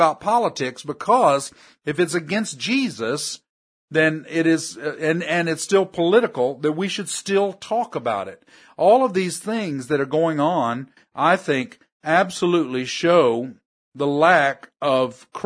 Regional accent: United States; I am an American.

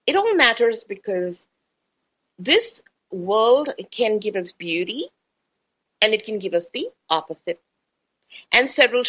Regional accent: India; because I'm Indian, of course, obviously I'm interested in people who are doing well

